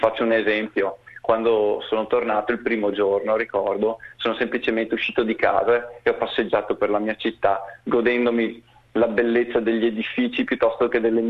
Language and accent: Italian; Veneto, Italy; ancorati alla mia terra natia, Da buon veneto non mi smentisco, nel senso che mi sento estremamente radicato e vicino alla terra da cui provengo.